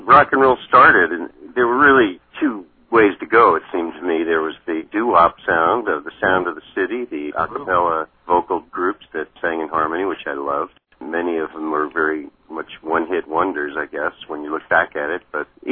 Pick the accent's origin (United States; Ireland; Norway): United States; Queens, New York; I grew up in Queens, New York.